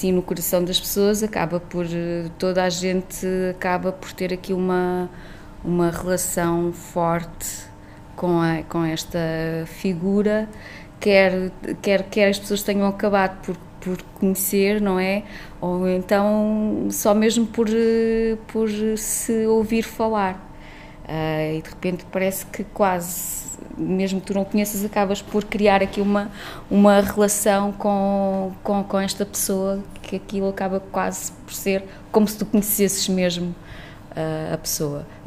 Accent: Castelo de Vide, Portalegre, Portugal; sou de Castelo de Vide e trabalho aqui nas áreas artísticas

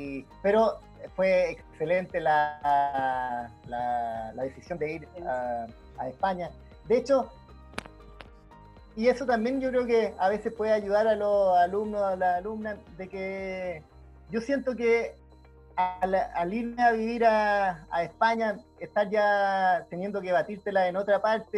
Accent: Valparaíso, Chile; born there; also born or lived in Santiago / Viña del Mar; now in Temuco, Chile; He estado viviendo en Santiago, he vivido en Viña y Valparaíso, que es donde yo nací. He vivido ahora en Temuco.

